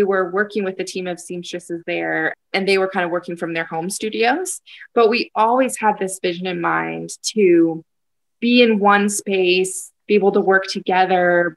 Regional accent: Ohio, United States; born there; also born or lived in Chicago; I was born in Northeast Ohio. I did live and work and went to school in Chicago for a while, but then moved back to Ohio

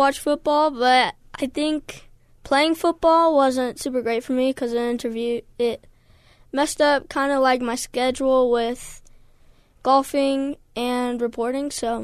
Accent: Utah, United States; I'm from Utah.

